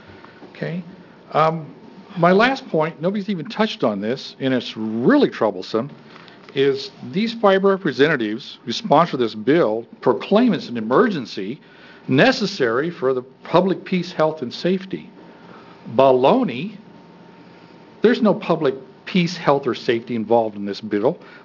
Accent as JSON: {"language": "English", "country": "United States", "said": "I'm from Linn County."}